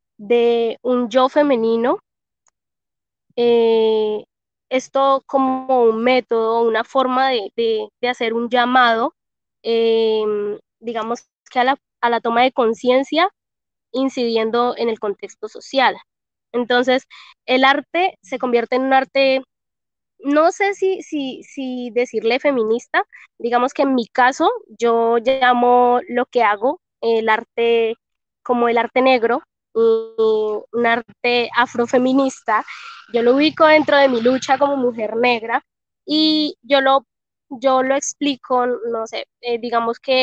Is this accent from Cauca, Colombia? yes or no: yes; Balboa, Cauca, Colombia; soy del municipio de Balboa, ubicado en el Valle del Patía. Vivo en esta zona.